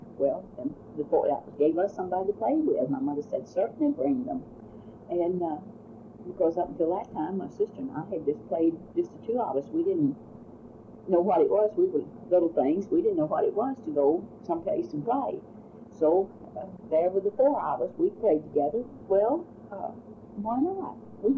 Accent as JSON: {"language": "English", "town": "Fort Worth", "region": "Texas", "country": "United States", "tie": "born there", "said": "I was born in Fort Worth."}